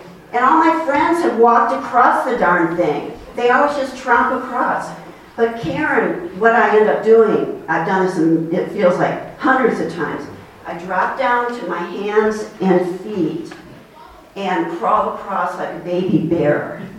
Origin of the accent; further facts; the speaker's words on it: Michigan, United States; It's a creek, called a creek around here. And I'm from Michigan.